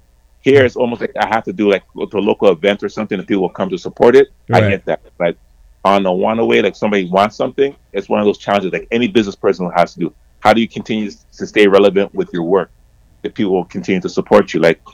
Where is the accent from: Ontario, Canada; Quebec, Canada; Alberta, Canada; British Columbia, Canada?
Ontario, Canada; Toronto; we're from Toronto